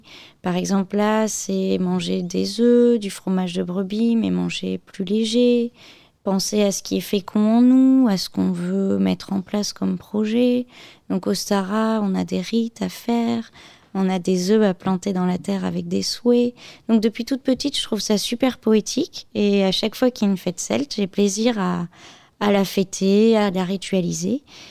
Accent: Auvergne-Rhône-Alpes, France; En fait, je suis auvergnate, et donc l'Auvergne, c'est une terre celte avec tout le massif d'Armorique.

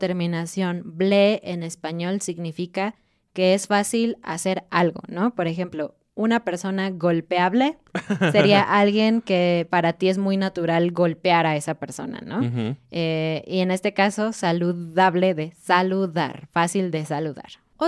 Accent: Mexico; a los mexicanos nos gusta mucho

